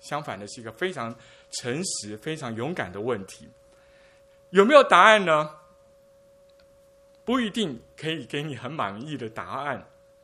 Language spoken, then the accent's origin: Chinese; Taiwan; first language Min Nan; 我的母语呢，我妈妈的语言是闽南话，台语呢，他们叫父亲是叫阿爸。